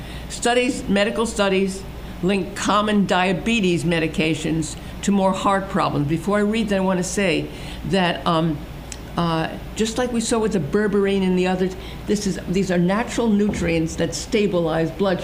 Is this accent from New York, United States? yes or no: yes; Brooklyn, New York, United States; And I'm from Brooklyn, so I talk like that, okay?